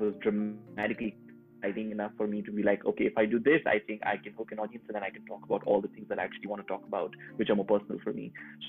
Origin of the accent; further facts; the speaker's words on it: Lahore, Punjab, Pakistan; So this was filmed in Lahore, which is my hometown, but it's filmed in old Lahore.